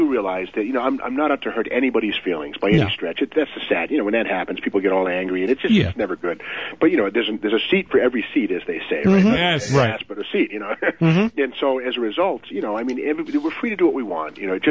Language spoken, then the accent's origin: English; Massachusetts, United States; now in California, United States; I was in California from Massachusetts